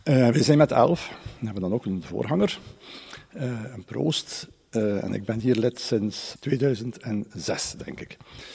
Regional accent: Bruges, Flanders, Belgium; Wij zijn nog opgegroeid in het Franse profonde, met het, waar de kerk en centraal en het geloof centraal stonden. Wij hebben dat een beetje behouden. En als Bruggelingen, veel Bruggelingen kiezen altijd ergens voor in hun geloof.

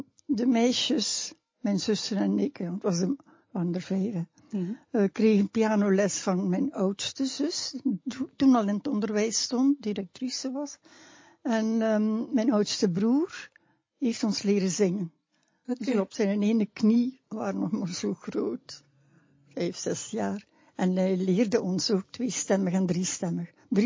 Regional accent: Flanders, Belgium; ja maar ik ben een Vlaming.

